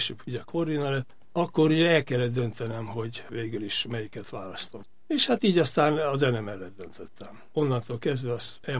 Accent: Budapest, Hungary; also born or lived in Košice; én Kassán születtem 43 végén. Édesapámnak volt egy pianinója, ami úgy nagyon megmaradt bennem, mert onnan aztán el kellett meneküljünk, és Pesten kötöttünk ki.

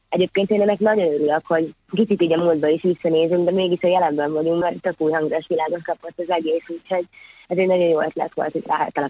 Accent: Hungary; Ugye, ahogy mondtam, én vidéki vagyok, én mentem haza, én otthon voltam

